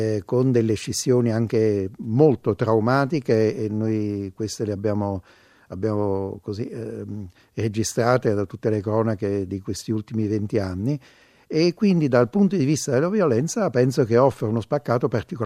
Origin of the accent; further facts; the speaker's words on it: Naples, Campania, Italy; sono napoletano e ho letto tante pubblicazioni